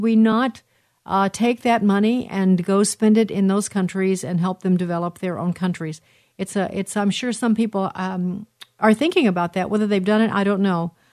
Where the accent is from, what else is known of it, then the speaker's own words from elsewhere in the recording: Oklahoma, United States; My hometown in eastern Oklahoma has more medical marijuana dispensaries than any other type of business